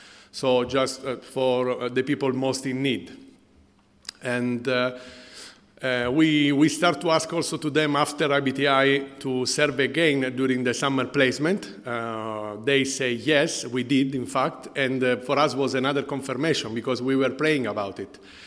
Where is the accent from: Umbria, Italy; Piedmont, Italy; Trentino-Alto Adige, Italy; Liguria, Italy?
Piedmont, Italy; Turin; So I am 36 years old and I come from Turin, close to Milan in Italy.